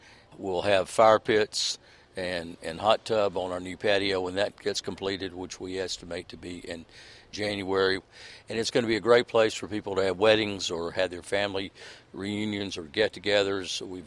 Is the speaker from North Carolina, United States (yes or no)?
yes; North Carolina, United States; also born or lived in California; I mean, I'm from North Carolina where I'm used to 98 degrees in August and 98% humidity.